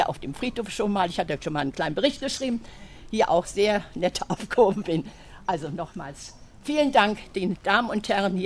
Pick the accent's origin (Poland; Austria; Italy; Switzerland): Poland; East Brandenburg; moved away; Ich habe übrigens noch das Schicksal der Vertreibung erlebt. Ich komme aus Ostbrandenburg und da wurden wir dann von den Polen vertrieben. Und dann kam ich auf langen Umwegen nach Münster